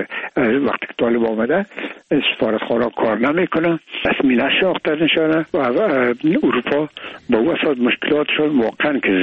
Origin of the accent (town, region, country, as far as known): Afghanistan